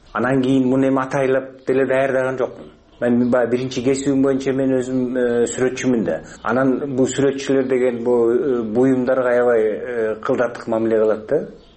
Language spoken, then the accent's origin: Kyrgyz; Kuntuu, Chuy Region, Kyrgyzstan; born there; Мен негизи ушул жерде, ушул жерде төрөлгөм. Бул эски үйүбүз.